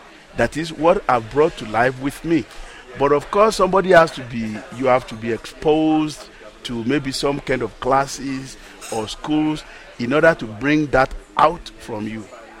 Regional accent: Ile Ife, Osun, Nigeria; Well, Ile Ife, my hometown, is the cradle of Yoruba race.

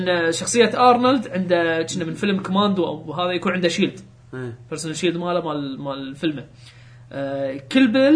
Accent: Kuwait; قلت لهم ترى احنا من الكويت كذي كذي كذي

